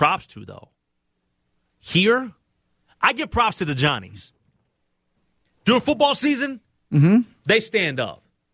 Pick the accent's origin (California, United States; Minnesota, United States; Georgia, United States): Minnesota, United States; Minneapolis; I'm from Minneapolis. Y'all stop.